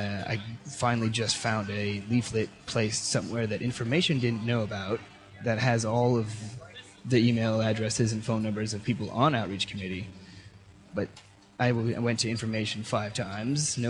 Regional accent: Des Moines, Iowa, United States; now in Portland, United States; Well, I came from Des Moines, Iowa about just over 2 weeks ago.

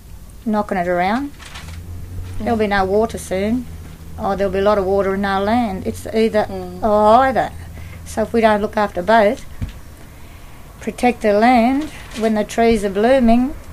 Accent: Australia; But just being an Australian alone is hard. Being a black Australian, please shoot me.

